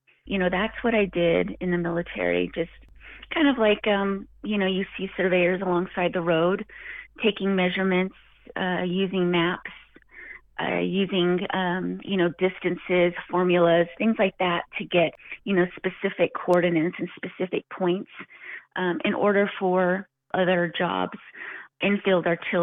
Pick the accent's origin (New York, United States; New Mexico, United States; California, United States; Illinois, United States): New Mexico, United States; Nayuthi; now in Farmington, United States; Originally, I'm from Nayuthi, New Mexico, which is a little further south than Farmington here on 550. I grew up there, and now I live here in Farmington.